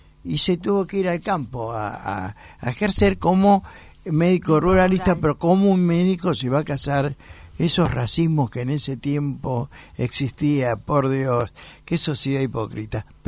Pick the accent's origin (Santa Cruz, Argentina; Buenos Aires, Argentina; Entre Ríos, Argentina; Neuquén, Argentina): Buenos Aires, Argentina; yo soy uno de los tantos sobre preservar el casco histórico de la ciudad como buen porteño